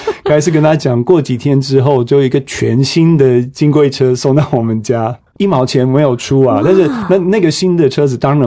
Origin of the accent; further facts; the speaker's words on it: Indiana, United States; Chinese is a second language; 我是美国人，印第安纳州中部。